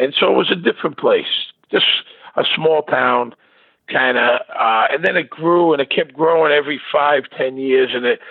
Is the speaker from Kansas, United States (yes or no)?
no; Brooklyn, New York, United States; moved away as an adult; You know, I grew up in Brooklyn and then I graduated from college and I moved out there in the early 80s.